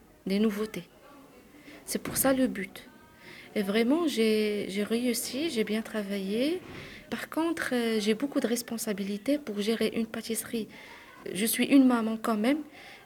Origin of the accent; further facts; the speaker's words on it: Morocco; French is a second language; moved away as an adult; now in France; j'ai 37 ans, je suis une maman de trois enfants, je suis marocaine, je suis sur le territoire la fin d'année de 2019.